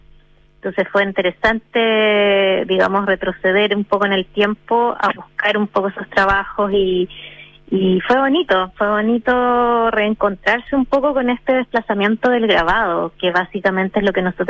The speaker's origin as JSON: {"language": "Spanish", "country": "Nicaragua", "said": "No, soy de Nicaragua."}